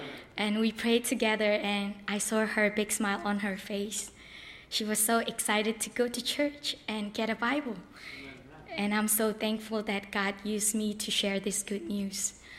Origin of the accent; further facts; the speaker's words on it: Myanmar; English is a second language; I'm from Myanmar. I'm Chin. I'm now a freshman in Landmark Baptist College.